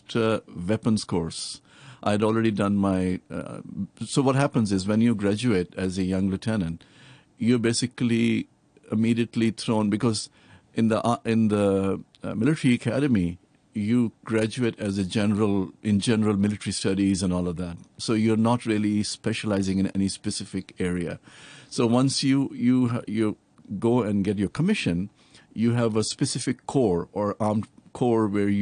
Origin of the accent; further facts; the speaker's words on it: Multan, Punjab, Pakistan; also born or lived in Karachi; I'm originally from Pakistan, and I was born in a city called Karachi, and then my parents moved to a place called Multan. So that's where I grew up, basically, went to school and all that.